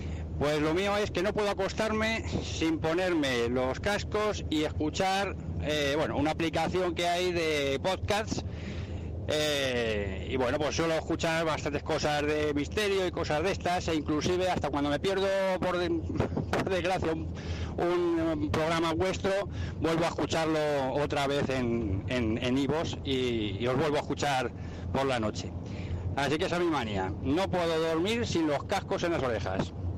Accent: Madrid, Community of Madrid, Spain; de Madrid.

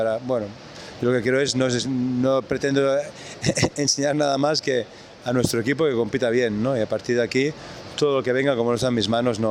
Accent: Spain; Me hace ilusión entrar en mi país, en la Liga CB

